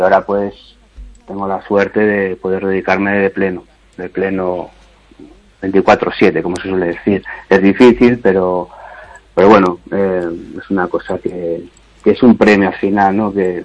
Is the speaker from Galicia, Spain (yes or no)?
yes; A Coruña, Galicia, Spain; soy de Coruña, pero no me dedico a pintar Coruña